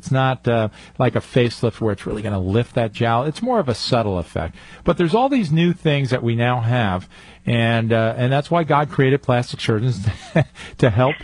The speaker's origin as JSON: {"language": "English", "town": "Highland Falls", "region": "New York", "country": "United States", "tie": "born or raised there", "said": "I grew up in Highland Falls, and Highland Falls is a very special place for me"}